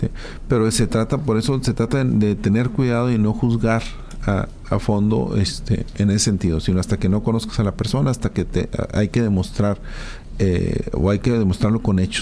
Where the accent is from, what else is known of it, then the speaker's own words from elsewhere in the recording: Chihuahua, Mexico; soy de Chihuahua.